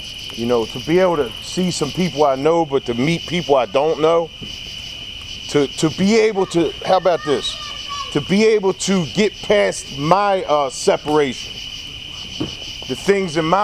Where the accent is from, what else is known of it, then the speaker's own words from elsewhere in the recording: Baltimore, Maryland, United States; I'm from Southwest Baltimore.